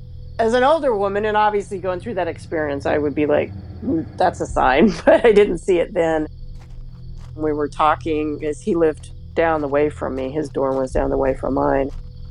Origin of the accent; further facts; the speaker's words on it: Alabama, United States; Well, I was raised in Alabama. I went to Auburn University